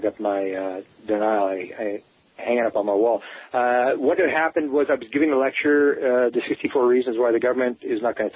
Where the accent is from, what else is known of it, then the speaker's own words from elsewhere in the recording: Canada; I mean, come on, I'm a Canadian.